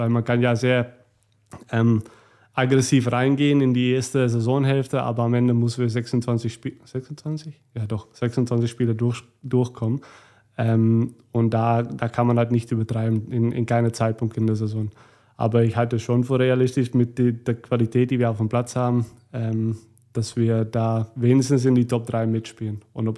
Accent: North Holland, Netherlands; Und ich komme ja selbst aus Nordholland. Und vor allem da, das sind sehr, sehr viele Blumenfelder.

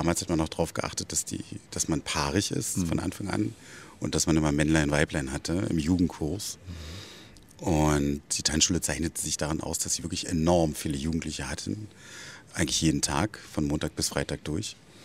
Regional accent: Cottbus, Brandenburg, Germany; Bei uns war das zu Ostzeiten, also ich komme aus Cottbus, gang und gäbe, dass die ganze Klasse Tanzstunde gemacht hat.

